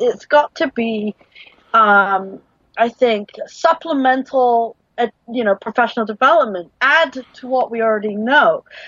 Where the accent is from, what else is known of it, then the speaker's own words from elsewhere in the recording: United Kingdom; I'm British.